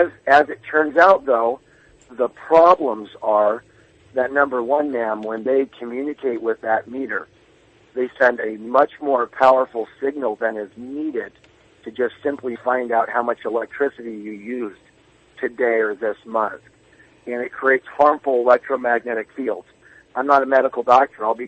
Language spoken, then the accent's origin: English; Montana, United States; No, growing up in Montana, my dad was a solar panel manufacturer.